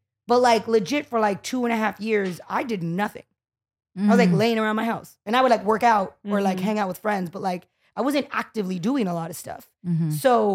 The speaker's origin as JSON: {"language": "English", "town": "Montebello", "region": "California", "country": "United States", "tie": "born or raised there", "said": "I grew up in Montebello."}